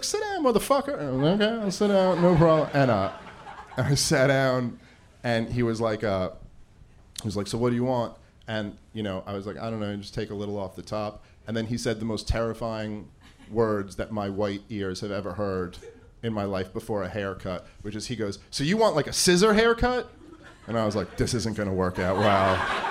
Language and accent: English; Brooklyn, New York, United States; I grew up in Brooklyn. There's every race of culture.